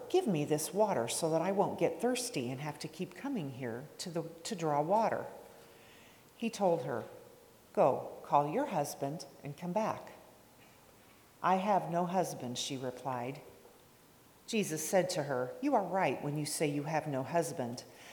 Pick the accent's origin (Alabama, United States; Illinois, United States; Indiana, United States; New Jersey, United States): Indiana, United States; Remington; And we come from Remington, Indiana, not too far from here.